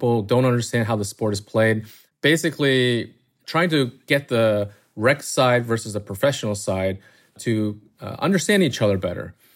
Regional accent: Maryland, United States; Yeah, I grew up here in Maryland, outside of DC.

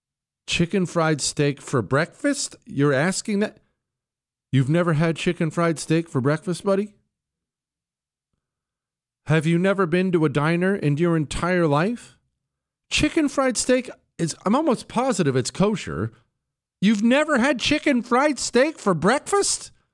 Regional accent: Bozeman, Montana, United States; I grew up in Bozeman, Montana.

